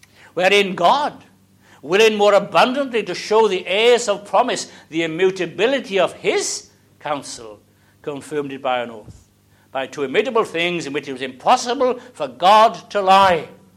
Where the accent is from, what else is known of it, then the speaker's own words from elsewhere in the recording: Wales, United Kingdom; when we were kids growing up in South Wales